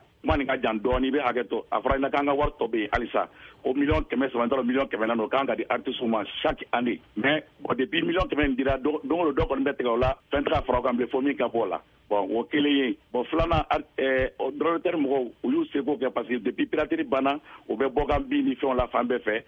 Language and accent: French; Mali; Vraiment, au dernier cas, je suis malien, je suis malien.